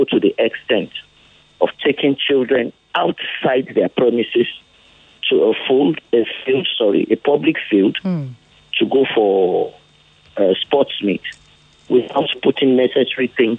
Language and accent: English; Ikorodu, Lagos, Nigeria; from Ikorodu.